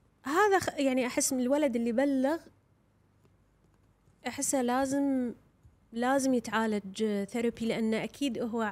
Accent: Kuwait; إحنا عندنا بالكويت الرقم اللي الطفل ممكن يتصل عليه

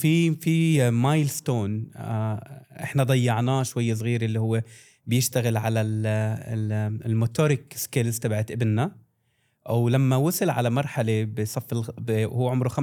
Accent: Palestine; now in Dubai, United Arab Emirates; أنا فلسطيني مقيم حاليا في دبي

